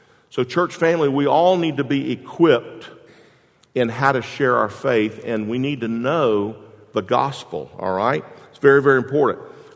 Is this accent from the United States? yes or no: yes; Jacksonville, Florida, United States; For me, I grew up in Jacksonville. I grew up in a single-parent home